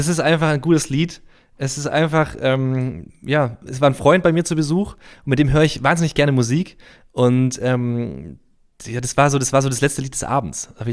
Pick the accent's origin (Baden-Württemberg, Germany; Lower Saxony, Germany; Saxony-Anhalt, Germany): Baden-Württemberg, Germany; Reutlingen; Ich komme aus Reutlingen, das ist so eine Stunde entfernt.